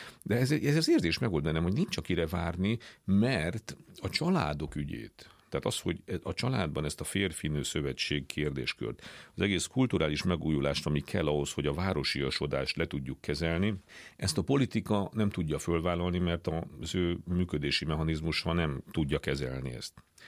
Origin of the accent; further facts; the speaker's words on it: Transylvania, Romania; én egy olyan családból származok, ugye Erdélyből, ahol vidéki értelmiségiek voltak az én felmenőim, tehát kis falvakban voltak tanítók